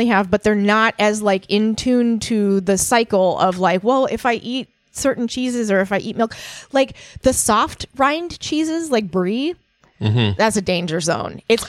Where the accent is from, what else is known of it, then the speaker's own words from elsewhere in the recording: Minnesota, United States; even though I was raised on cheeses because I'm from Minnesota